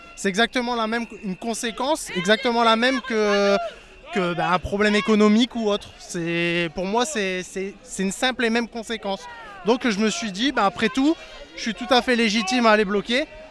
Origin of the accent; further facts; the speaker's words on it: Liévin, Hauts-de-France, France; parce que c'est dans ma ville, moi je suis de Liévin.